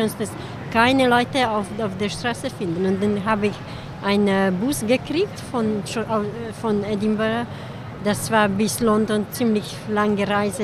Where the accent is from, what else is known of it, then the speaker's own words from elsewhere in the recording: Hungary; German is a second language; now in Germany; Ich bin ungarisch, ja. Okay. Zurzeit in Bayern, aber ich komme aus Ungarn.